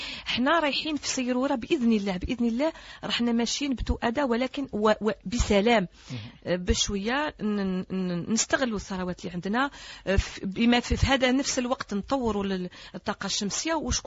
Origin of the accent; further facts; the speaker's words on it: Algeria; الغاز الصخري كمورد هو أيضا ليس هو أيضا تحدي بالنسبة لنا كجزائريين.